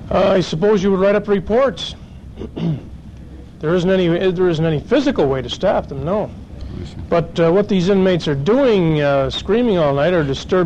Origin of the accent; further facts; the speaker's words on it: Oswego, New York, United States; No, I'm from Oswego. That's a city of about 25,000, I guess.